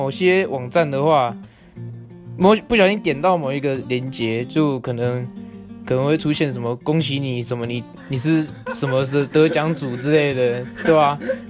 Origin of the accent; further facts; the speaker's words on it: Yingge, New Taipei, Taiwan; 因为那边我住莺歌，我是住在莺歌的